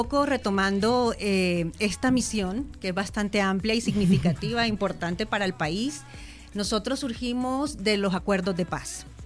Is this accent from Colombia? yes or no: yes; Colombia; como colombianos y colombianas hemos respondido con violencia a las diferencias